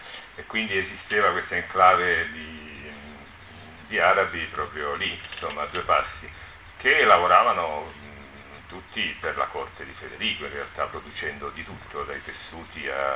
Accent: Apulia, Italy; l'ambientazione era la Puglia, che era la mia regione d'origine

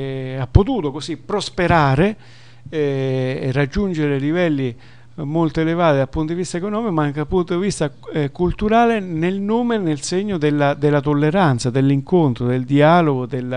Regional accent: Umbria, Italy; ci tengo perché sono umbro

